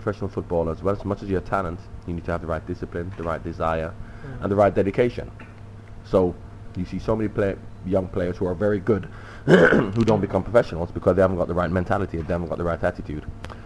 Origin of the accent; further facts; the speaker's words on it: Jamaica; now in Thailand; I'm from Jamaica. I grew up in Jamaica.